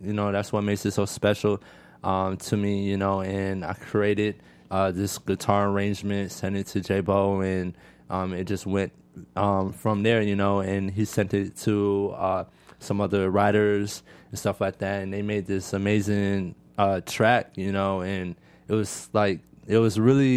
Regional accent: Georgia, United States; also born or lived in Florida; I'm originally from Florida, but yeah, I was raised in Georgia all my life, like since a kid, you know.

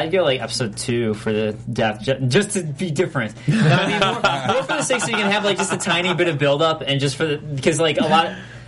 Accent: Chicago, Illinois, United States; Look, I'm from Chicago. I agree that Chicago does it better

